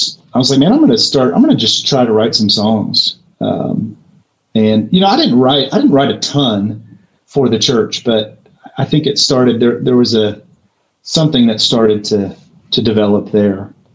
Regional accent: Nashville, Tennessee, United States; I grew up in Nashville. It was familiar territory

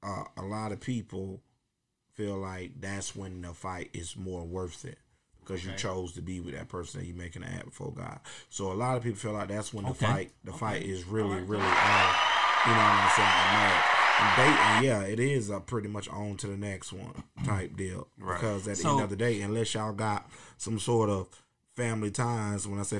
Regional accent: Orlando, Florida, United States; now in Tavares, United States; I'm from Orlando, but I live in Tavares.

